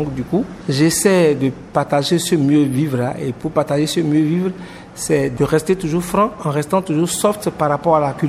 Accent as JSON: {"language": "French", "country": "Côte d’Ivoire", "tie": "born or raised there", "also_born_or_lived": "Benin", "said": "j'ai grandi en Côte d'Ivoire, donc j'aime bien le kidjenou"}